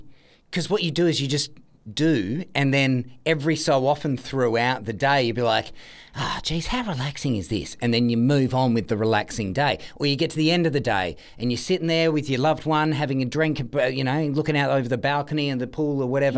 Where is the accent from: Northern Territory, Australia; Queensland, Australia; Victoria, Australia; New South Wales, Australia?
Victoria, Australia; Lara; So let's go to my hometown of Lara.